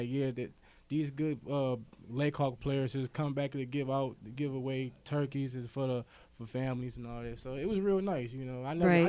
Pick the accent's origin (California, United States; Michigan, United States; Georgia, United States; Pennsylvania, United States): Michigan, United States; Muskegon Heights; I grew up here from Muskegon Heights, graduated from Muskegon Heights, 2008.